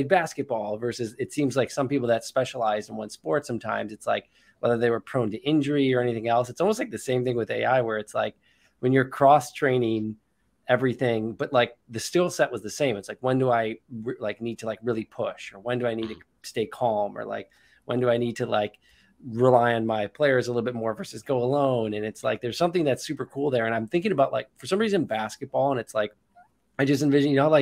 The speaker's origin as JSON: {"language": "English", "region": "Midwest", "country": "United States", "said": "I'm from the Midwest here in the US"}